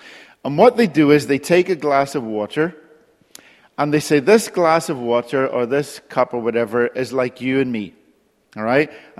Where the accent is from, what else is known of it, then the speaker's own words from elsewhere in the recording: Northern Ireland, United Kingdom; And I grew up with that in Northern Ireland.